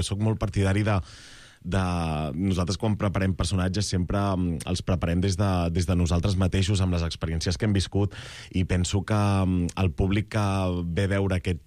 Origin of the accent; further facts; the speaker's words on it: Catalonia, Spain; com que jo sóc català i ella és malaguenya